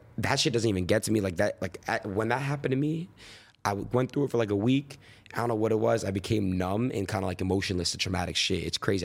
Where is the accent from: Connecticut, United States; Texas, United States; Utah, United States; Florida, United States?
Florida, United States; born there; also born or lived in New York / California; I was born in Florida, moved to New York, moved to Cali, moved back to New York, moved back to Cali.